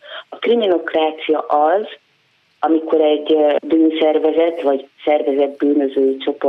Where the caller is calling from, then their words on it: Veszprém, Veszprém County, Hungary; a Veszprémi vagyok